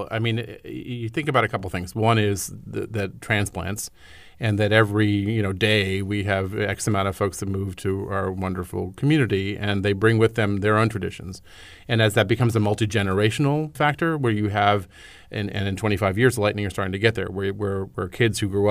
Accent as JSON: {"language": "English", "town": "Boston", "region": "Massachusetts", "country": "United States", "tie": "born or raised there", "also_born_or_lived": "Miami", "said": "And I grew up in New England in Boston. I was a lifelong Boston Bruins fan"}